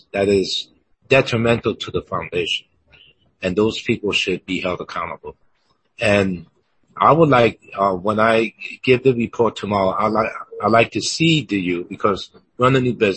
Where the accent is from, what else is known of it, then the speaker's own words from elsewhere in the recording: New York, United States; now in Los Angeles, United States; because I am a New Yorker implanted here in La La Land. But I am a New Yorker and I always will be